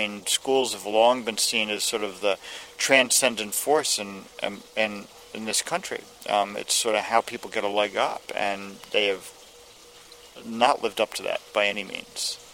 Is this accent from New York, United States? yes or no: yes; New York City, New York, United States; I'm from New York, and New York is always thinks of itself as the center of the universe, and it is, you know, but also New York is sui generis.